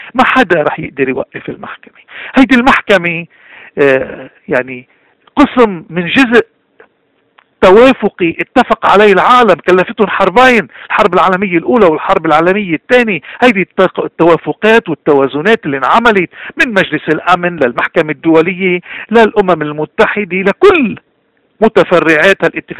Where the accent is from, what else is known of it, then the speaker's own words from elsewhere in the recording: Lebanon; ولكن لن نسكت على الحقيقة ولن نختفي كلبنانيين ولن نركع ولن نستسلم ولن نخاف.